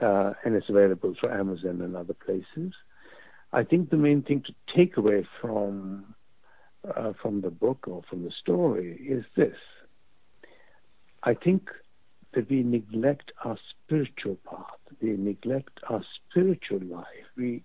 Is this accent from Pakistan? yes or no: yes; Pakistan; moved away as an adult; now in London, United Kingdom; Well, I mean, I grew up in Pakistan until I was 19. I came to London